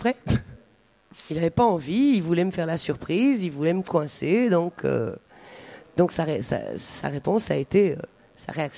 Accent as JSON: {"language": "French", "country": "Belgium", "said": "pour moi, c'est tout à fait compréhensible parce que je suis belge."}